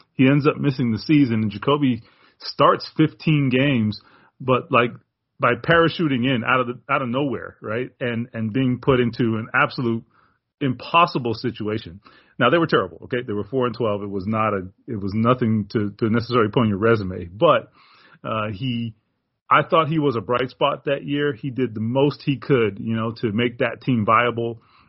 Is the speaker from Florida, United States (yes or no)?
yes; Carol City, Florida, United States; And in my hometown, born and raised in Carroll City. So yeah, man, Miami for life.